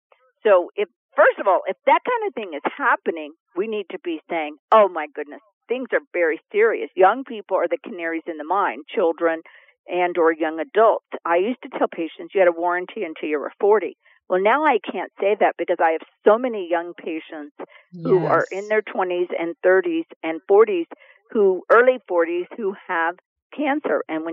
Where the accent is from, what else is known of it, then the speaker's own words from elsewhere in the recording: Texas, United States; So we need you to start going to MD Anderson, because I'm from Texas, to get a complete workup.